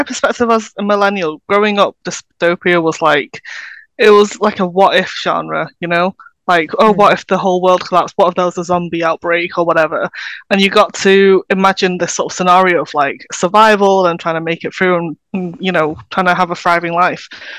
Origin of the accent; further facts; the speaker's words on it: United Kingdom; I'm a British Chinese writer based obviously in the UK.